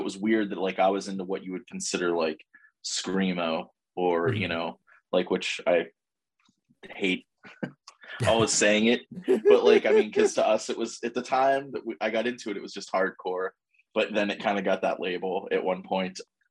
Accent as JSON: {"language": "English", "town": "Pittsburgh", "region": "Pennsylvania", "country": "United States", "said": "I mean, if from where I'm from, you know, I'm from Pittsburgh"}